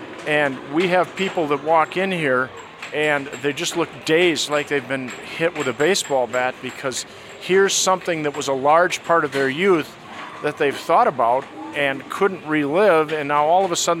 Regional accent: Michigan, United States; So I grew up in Michigan, and there, you know, it was just the allure of doing something evil and winning something for doing nothing.

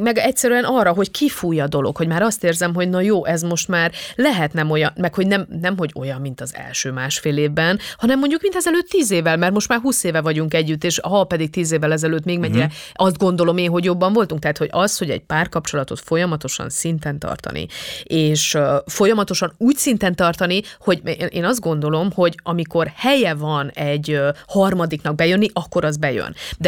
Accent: Transylvania, Romania; az Erdélyből származom, tehát magyar osztályba jártam, magyar barátaim voltam

